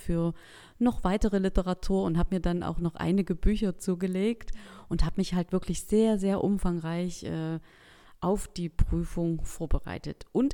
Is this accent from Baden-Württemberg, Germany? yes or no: no; Geringswalde, Saxony, Germany; ich komme aus Geringswalde, das ist in Mittelsachsen